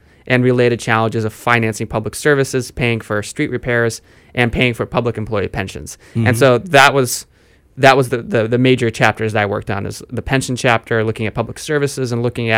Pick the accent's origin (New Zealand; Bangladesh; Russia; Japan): Russia; moved away as an adult; now in San Diego, United States; I was born in Russia, and I grew up about a third of my life in Russia, and I moved to the United States in the early 1990s to the San Francisco Bay Area. And I've been in San Diego since about 2003, off and on.